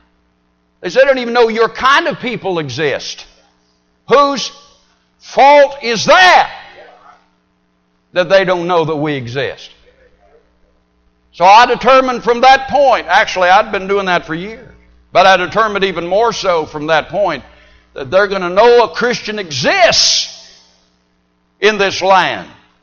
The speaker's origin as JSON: {"language": "English", "region": "California", "country": "United States", "tie": "born or raised there", "said": "I was raised in California where you're not going to hear much preaching these days. Heard more back in the 50s and 60s."}